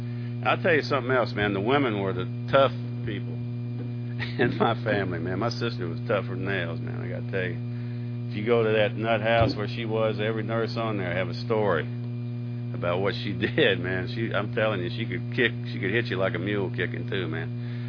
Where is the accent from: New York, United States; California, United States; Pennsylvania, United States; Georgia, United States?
Georgia, United States; When I grew up in Georgia, man, I grew up kind of like my buddy Jared there, man.